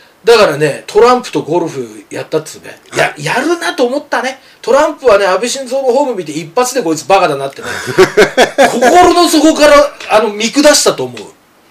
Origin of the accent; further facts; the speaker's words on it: Nemuro, Hokkaido, Japan; 俺の田舎はもう死にたいで、根室っていうところはもう客がいないから